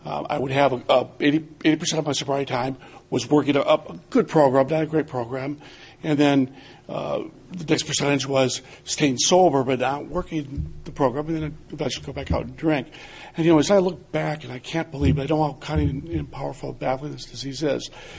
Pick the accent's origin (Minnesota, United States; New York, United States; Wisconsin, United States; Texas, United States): Wisconsin, United States; Madison; I'm from Madison, Wisconsin.